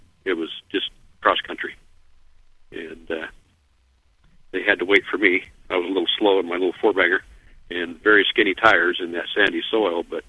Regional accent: Los Angeles, California, United States; when I was growing up in Los Angeles, we had a friend who had been a major in the Air Force.

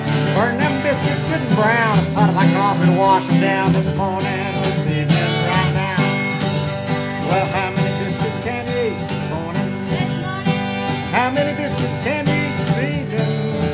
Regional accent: Kansas, United States; We're from Kansas. We don't get much humidity

